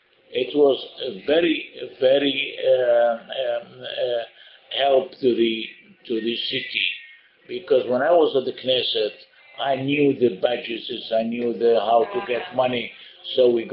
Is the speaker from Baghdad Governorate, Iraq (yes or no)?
yes; Baghdad, Baghdad Governorate, Iraq; English is a second language; now in Israel; I came from Baghdad as refuge. As rescued and came back to Israel, I started to study the university.